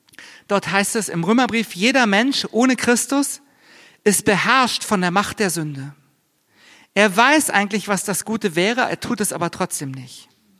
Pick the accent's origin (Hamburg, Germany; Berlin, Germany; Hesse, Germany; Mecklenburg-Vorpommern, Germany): Berlin, Germany; born there; Mir passiert das dauernd als geborener Berliner.